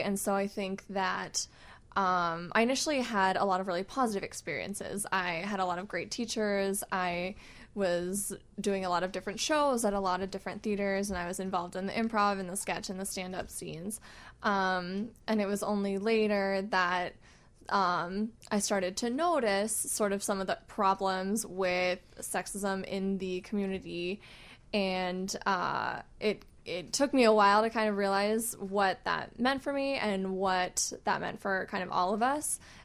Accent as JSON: {"language": "English", "town": "Boston", "region": "Massachusetts", "country": "United States", "said": "I'm originally from the Boston area."}